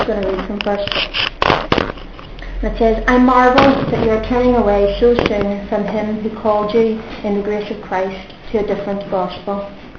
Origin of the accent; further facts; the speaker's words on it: Belfast, Northern Ireland, United Kingdom; now in Walsall, United Kingdom; And I'm from Belfast, Northern Ireland originally, but I'm now living in Walsall, England, and going to Caris Bible College.